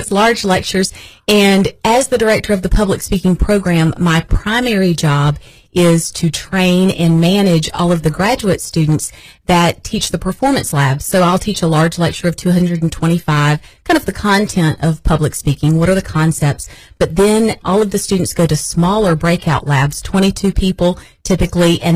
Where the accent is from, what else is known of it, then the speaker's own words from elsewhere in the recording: Georgia, United States; I'm a Georgia girl. I'm from Northeast Georgia, and I grew up being a dancer, which is kind of performative as well.